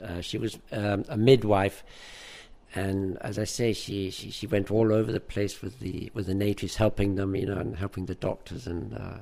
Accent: London, United Kingdom; born there; also born or lived in Jamaica / Dundalk; I was born in London. Then at 3 months, we went to Jamaica, and two of my brothers were born in there. And then from there, she came back. She came back to Ireland. I remember bits and pieces of Dundalk, renting a house

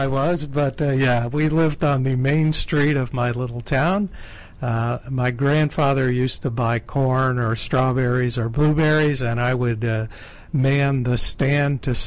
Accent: Messina, New York, United States; I grew up in a little town called Messina, New York.

